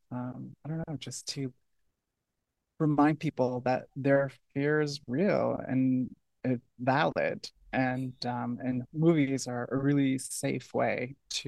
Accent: New Hampshire, United States; I grew up in New Hampshire, so it was extremely sheltered and a very limited view of what was possible.

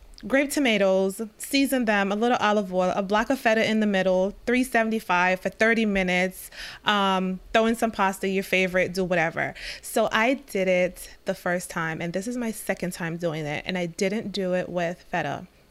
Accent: Jamaica; No, I'm from Jamaica

